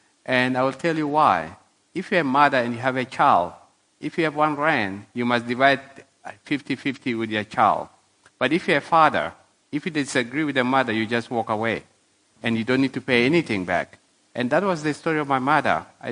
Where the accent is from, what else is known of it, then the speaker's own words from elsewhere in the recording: South Sudan; And that was my story when I was growing up in South Sudan. And I was a happy child, despite poverty.